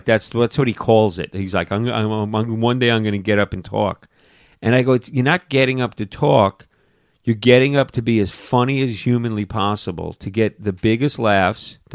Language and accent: English; New York, United States; I was a New York City cop for 12 years. I was raised in Long Island.